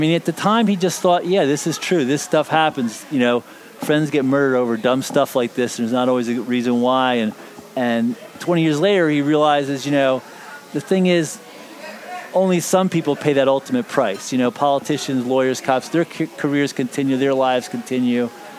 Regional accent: Baltimore, Maryland, United States; I met an Irish priest there when he learned I was from Baltimore, asked me about The Wire.

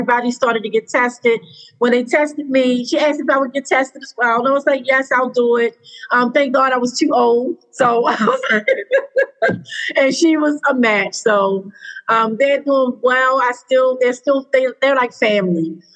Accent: Baltimore, Maryland, United States; Right here where I live, Northeast Baltimore. I've been here like most of my adult life.

